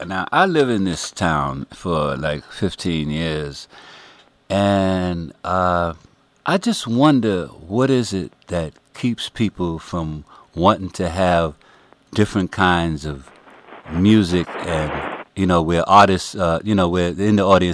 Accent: New York, United States; born there; And I was born in New York.

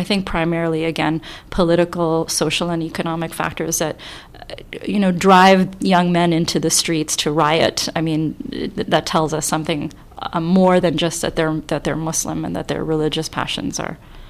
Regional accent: Canada; I was born in Canada and I've lived here all my life. And the kind of Muslim that I am has been shaped by the fact that I am a Canadian

